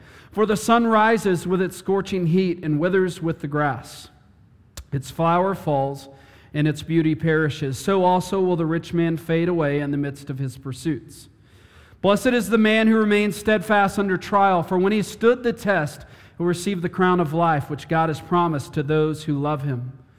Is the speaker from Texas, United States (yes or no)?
yes; Texas, United States; He thinks I sold out on the Dallas Cowboys, even though I was from Texas.